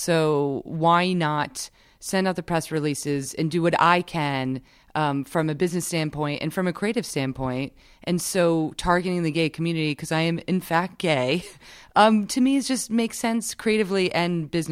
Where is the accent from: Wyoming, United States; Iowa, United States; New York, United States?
New York, United States; But my teams are New York teams because I'm a New Yorker.